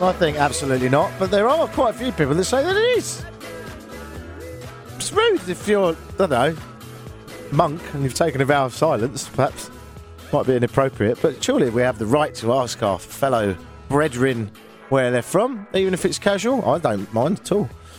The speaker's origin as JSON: {"language": "English", "region": "South East England", "country": "United Kingdom", "said": "I was born in East Sussex, England. Hey, that's where I'm from."}